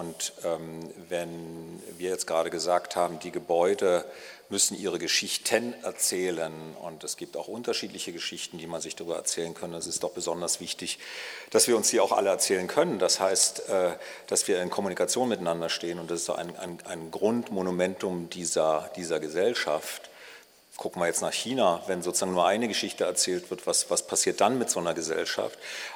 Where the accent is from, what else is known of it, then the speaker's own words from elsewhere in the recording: Jüterbog, Brandenburg, Germany; Ich komme aus Hüterbock, ich komme aus Brandenburg.